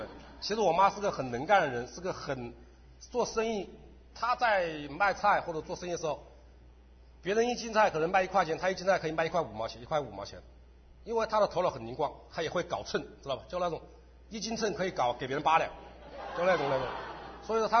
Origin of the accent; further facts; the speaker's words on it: Wuhan, Hubei, China; 我来自湖北武汉。